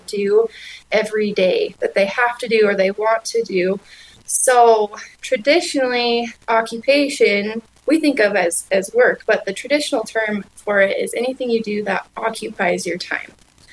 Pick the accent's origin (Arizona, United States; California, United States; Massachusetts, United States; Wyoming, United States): Wyoming, United States; Evanston; So I'm originally from Evanston, Wyoming.